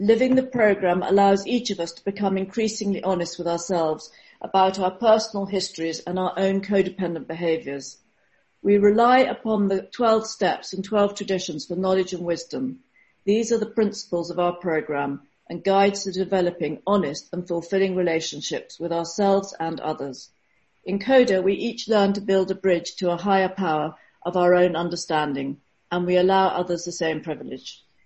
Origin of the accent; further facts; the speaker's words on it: Bristol, South West England, United Kingdom; I'm from England, Bristol.